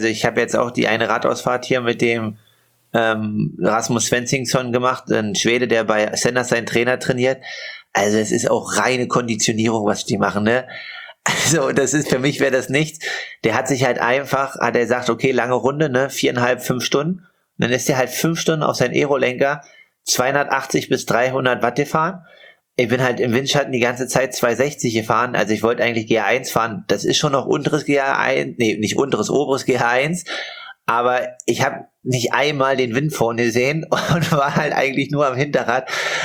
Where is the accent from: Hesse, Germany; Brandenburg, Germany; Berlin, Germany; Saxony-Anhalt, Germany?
Saxony-Anhalt, Germany; der Sportredakteur aus meiner Heimat quasi, der für die lokale Zeitung zuständig ist in der Altmark